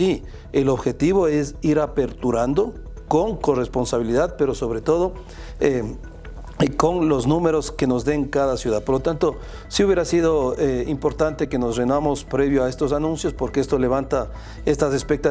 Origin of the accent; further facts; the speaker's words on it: Ecuador; es el peor error que podemos cometer como ecuatorianos, el relajarnos.